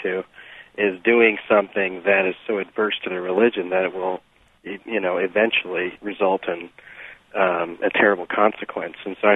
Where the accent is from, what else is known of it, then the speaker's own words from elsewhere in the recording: United States; my experience growing up in America is obviously I've been indoctrinated with Christianity, although not really a follower of the faith.